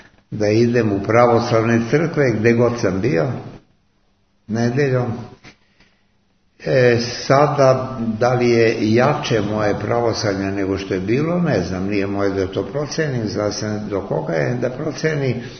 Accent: Belgrade, Serbia; born there; Rođen sam u Beogradu

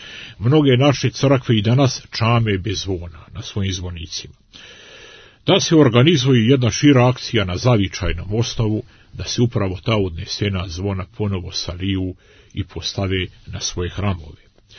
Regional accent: Montenegro; kod nas u Crnoj Gori

